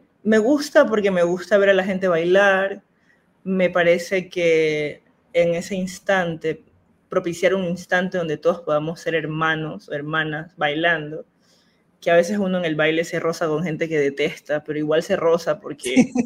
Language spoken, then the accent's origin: Spanish; Esmeraldas, Ecuador; la Tola, que es la zona, la última zona continental de Esmeraldas, para ir a al archipiélago de donde yo soy, que es un archipiélago donde hay un estuario y hay dos islas, bueno, varias islas más chiquititas